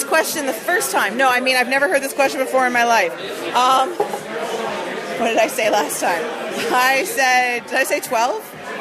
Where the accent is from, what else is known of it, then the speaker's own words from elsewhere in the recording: London, Ontario, Canada; A huge soccer town. I grew up in London.